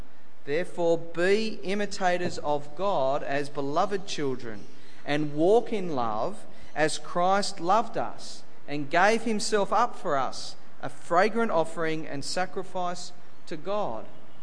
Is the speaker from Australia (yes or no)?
yes; Australia; I'm an Aussie bloke.